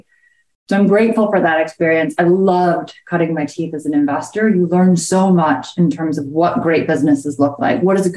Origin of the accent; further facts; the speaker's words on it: New Jersey, United States; I grew up in New Jersey.